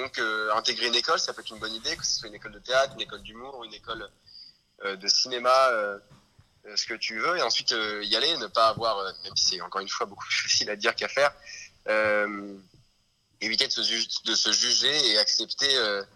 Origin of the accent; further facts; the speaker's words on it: Tours, Centre-Val de Loire, France; je viens de Tours.